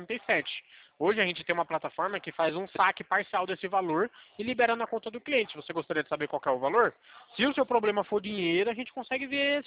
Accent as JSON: {"language": "Portuguese", "region": "São Paulo", "country": "Brazil", "said": "sou de São Paulo"}